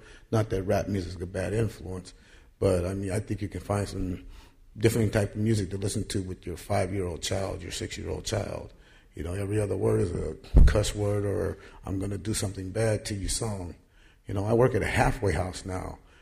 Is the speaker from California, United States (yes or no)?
yes; Oakland, California, United States; I'm from North Oakland also.